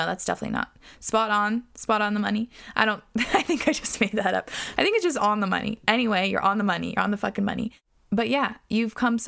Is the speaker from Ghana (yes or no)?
no; Australia; My parents are from India, but I was born in Australia and have been living here ever since.